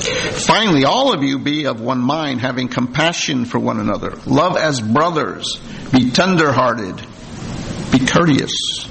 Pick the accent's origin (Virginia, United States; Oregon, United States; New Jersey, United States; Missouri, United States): New Jersey, United States; I'm originally from New Jersey, so it turned out we were from the same county.